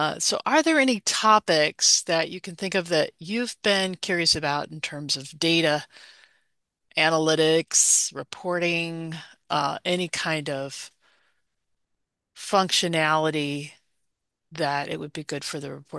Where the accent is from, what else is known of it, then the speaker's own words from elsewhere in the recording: Michigan, United States; I was born in Michigan. I'm a Michigander